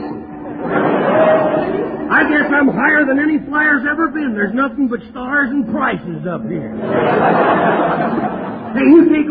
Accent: Texas, United States; born there; Well, I was born in Texas.

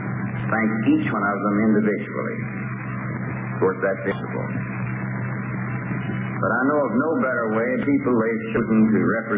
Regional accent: Arkansas, United States; You know, I'm proud that this is my home state. Born over here in Polk County.

